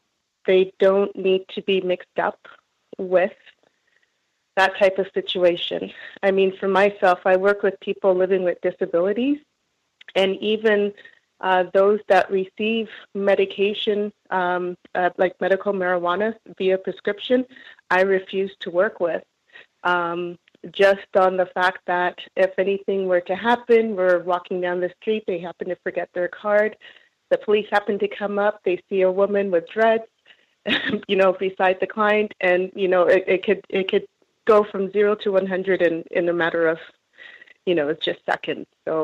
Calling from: Toronto, Ontario, Canada; I'm calling from Canada. Greetings.

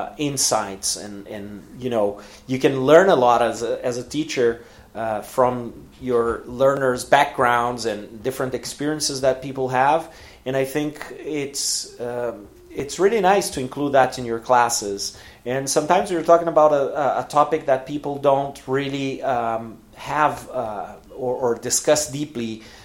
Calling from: Porto Alegre, Rio Grande do Sul, Brazil; English is a second language

